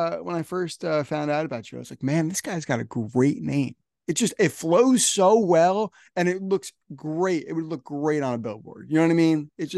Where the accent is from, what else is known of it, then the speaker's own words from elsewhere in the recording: United States; this is obviously coming from a guy who grew up in America